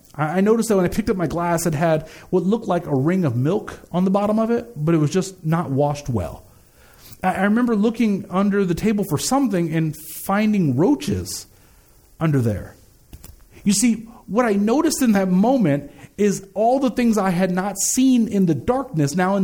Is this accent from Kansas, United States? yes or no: yes; Lansing, Kansas, United States; I grew up outside of Kansas City, a place called Lansing, Kansas, and there's some rural areas back there